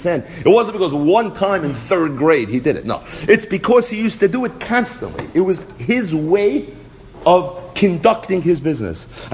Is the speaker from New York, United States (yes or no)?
yes; Brooklyn, New York, United States; I'm from Brooklyn. We can play some hardball as well if that's what you want to do.